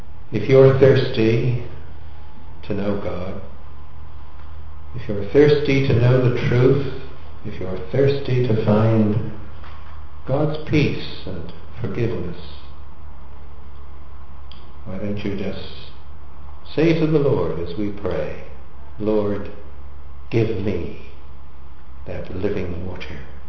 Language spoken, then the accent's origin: English; England, United Kingdom; As you may detect, I come from England, and we used to live in a part of England called Devonshire in the southwest.